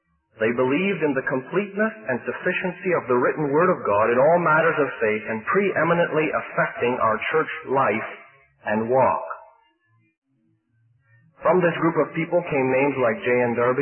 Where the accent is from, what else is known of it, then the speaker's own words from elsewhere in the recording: Ontario, Canada; I come from Canada, from Ontario